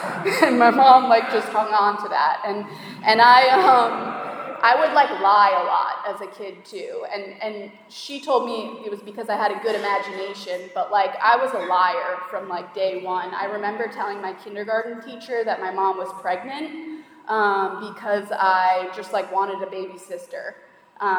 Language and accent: English; Long Island, New York, United States; So I grew up on Long Island in New York.